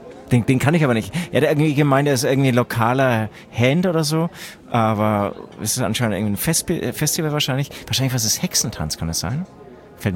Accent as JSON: {"language": "German", "country": "Germany", "said": "Ich bin aus Deutschland."}